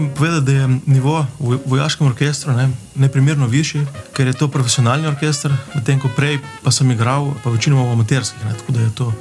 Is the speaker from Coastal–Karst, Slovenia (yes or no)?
yes; Divača, Coastal–Karst, Slovenia; born there; ker sem prej živel, oziroma ker sem rojen v Divači